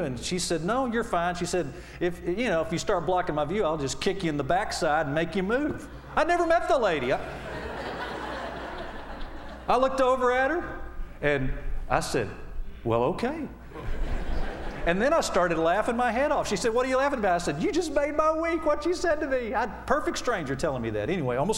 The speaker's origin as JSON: {"language": "English", "region": "the South", "country": "United States", "said": "I'm from the South, so I'm just kind of, I'm kind of mystical anyway. You know, we Southerners, we kind of like to get mystical."}